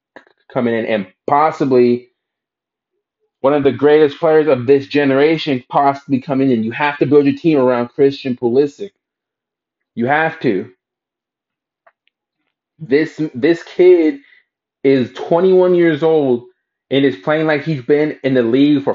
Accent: United States; I'm biased. I'm American. I'm a Chelsea fan.

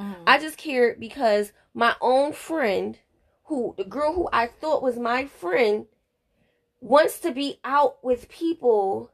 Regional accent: Maryland, United States; I'm not. I'm from Maryland in the suburbs.

